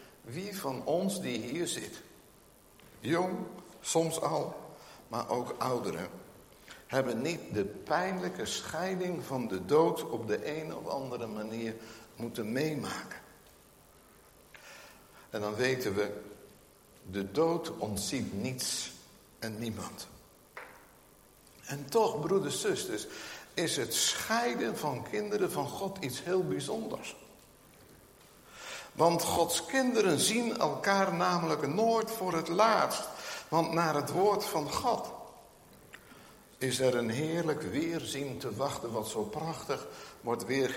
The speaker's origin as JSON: {"language": "Dutch", "town": "Nunspeet", "region": "Gelderland", "country": "Netherlands", "said": "Maar ja, ik kom uit Nunspeet van de Veluwe."}